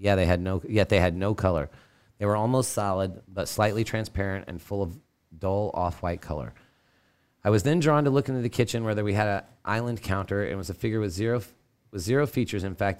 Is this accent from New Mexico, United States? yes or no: yes; Deming, New Mexico, United States; also born or lived in St. Louis; now in Chicago, United States; I am from Deming, New Mexico. I also spent almost 8 years in St. Louis before moving to Chicago last year.